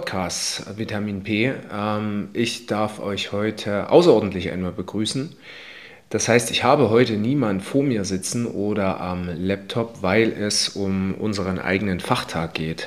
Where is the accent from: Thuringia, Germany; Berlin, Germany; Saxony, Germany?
Saxony, Germany; wir kommen aus dem Erzgebirge, unser Verein ist dort so ein Stück weit ja, groß geworden.